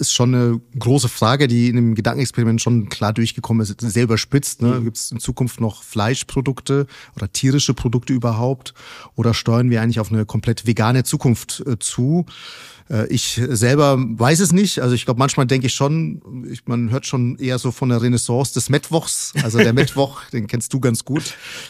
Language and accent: German; Nuremberg, Bavaria, Germany; war ich in Nürnberg, wie so oft, oder meine Heimatstadt.